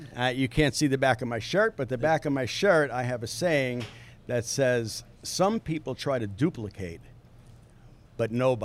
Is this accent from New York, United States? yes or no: yes; New York, United States; now in Connecticut, United States; People ask me, you're from New York, right? Yeah, I'm from New York, but...